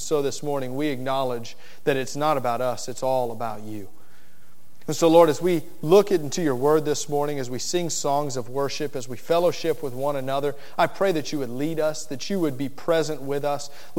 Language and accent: English; Miami, Florida, United States; I grew up in Miami, Florida, but a part of Miami that is out closer to the Everglades than it is the city.